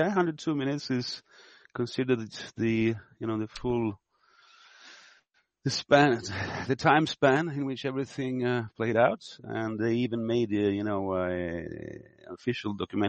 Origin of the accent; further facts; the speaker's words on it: Sicily, Italy; English is a second language; also born or lived in Stockholm; Well, I was born in Sweden, okay?